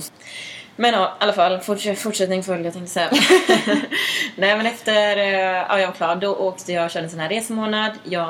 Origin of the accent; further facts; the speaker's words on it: Sweden; now in New York, United States; Det är alltid fördel att vara svensk, tror jag.